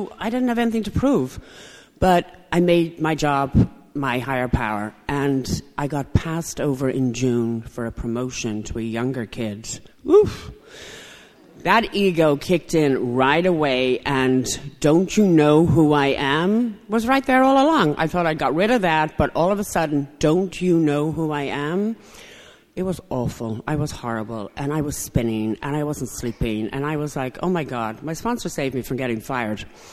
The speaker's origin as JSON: {"language": "English", "country": "Ireland", "said": "I'm not an alcoholic because I'm Irish. Drinking is a huge part of our culture."}